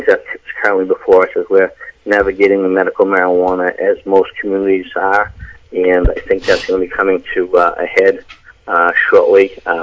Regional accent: Peabody, Massachusetts, United States; born and raised in Peabody. 54 years old, graduated from Peabody High School, class of 81. Then I went to Babson College, class of 85. And I currently reside in Peabody

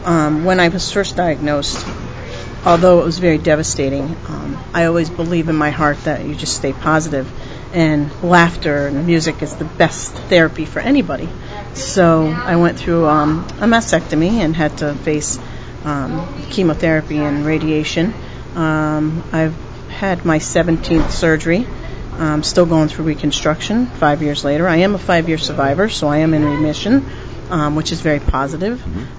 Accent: New York, United States; I'm originally from New York. We've been in the restaurant business all our life.

